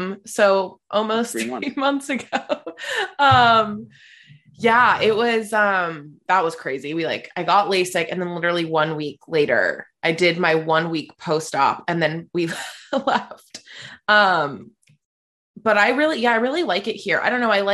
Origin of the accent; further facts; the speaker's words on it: West Virginia, United States; I grew up in West Virginia